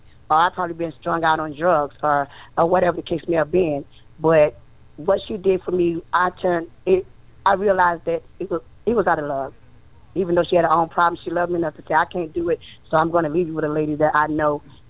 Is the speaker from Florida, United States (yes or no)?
yes; West Palm Beach, Florida, United States; born there; I was born in West Palm Beach, Florida.